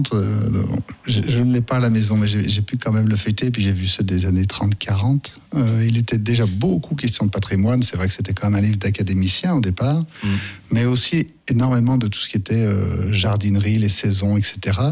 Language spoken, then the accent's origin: French; Auvergne-Rhône-Alpes, France; je suis personnellement originaire du Beaujolais, fils de viticulteur.